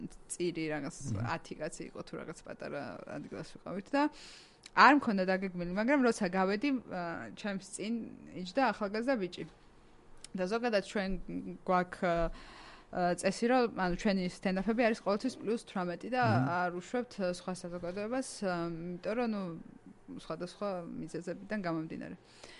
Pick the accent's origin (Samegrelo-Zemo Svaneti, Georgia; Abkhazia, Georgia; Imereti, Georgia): Abkhazia, Georgia; აფხაზეთიდან ვარ და რაღაცა